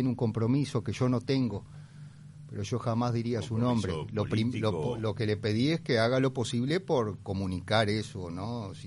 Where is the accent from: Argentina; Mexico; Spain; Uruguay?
Uruguay; Paysandú; Porque soy de Paysandú, ¿no? Mm. El río Negro, sí.